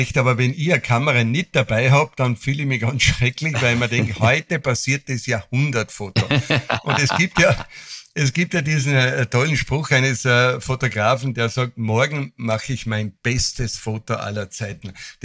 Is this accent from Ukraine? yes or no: no; Schladming, Styria, Austria; Ich komme ja aus dem Skiort Schladming